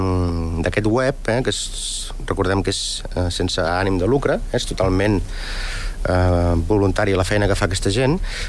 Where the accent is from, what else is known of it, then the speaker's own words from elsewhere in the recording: Catalonia, Spain; No, soc català